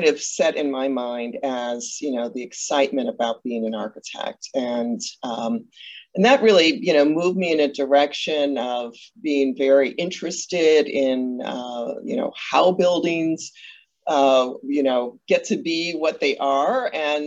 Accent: Chicago, Illinois, United States; And, I was born and raised in Chicago, and one of five.

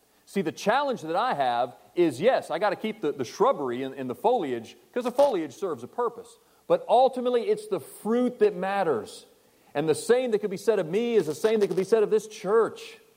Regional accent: Lake Wales, Florida, United States; I came to a church in my hometown in Lake Wells, Florida

